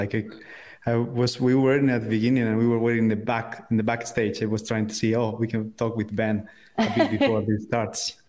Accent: Valladolid, Castile and León, Spain; English is a second language; as you well said. I'm from Spain. I'm from a small city called Valladolid.

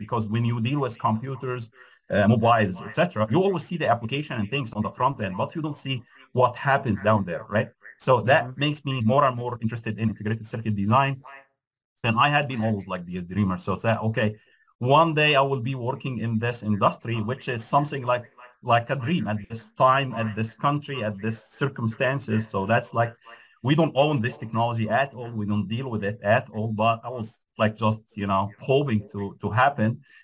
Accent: Egypt; also born or lived in France / Europe; Yeah, so I'm from Egypt, and I had been in the academia for a long time over there, right? And then I just got my PhD from France. So I lived in Europe for a while.

